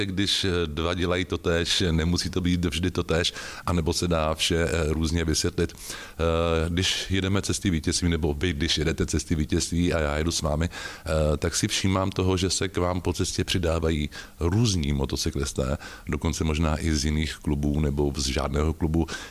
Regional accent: Prague, Czechia; No já jsem zrovna z Prahy, tak mě to zajímá.

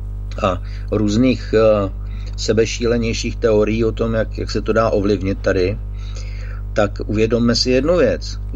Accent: South Moravian Region, Czechia; Já jsem vyrostl na jižní Moravě v Podluží, kousek od Lanžota

